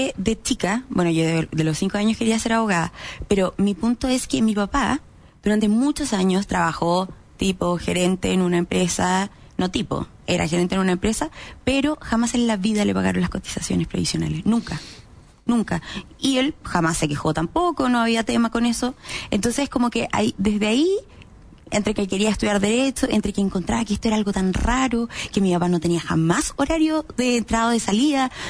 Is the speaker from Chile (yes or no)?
yes; Temuco, Araucanía, Chile; now in Santiago, Chile; Yo soy de Temuco, no tenía papá abogado, mamá abogada, tío abogado, nada. Y yo llego a Santiago con el sueño de crear mi estudio jurídico